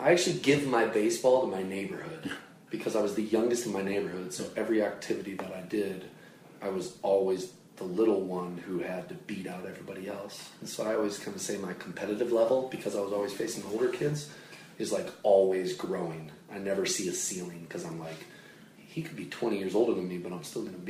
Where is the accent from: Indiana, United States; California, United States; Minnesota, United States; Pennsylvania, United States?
Minnesota, United States; St. Paul; born there; I was born in St. Paul. I like to say that my kind of sonic boom happened here.